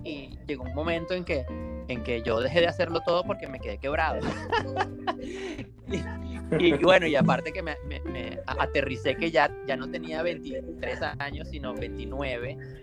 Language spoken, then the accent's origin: Spanish; Venezuela; siendo venezolano, bueno, te podrás imaginar lo duro que fue eso.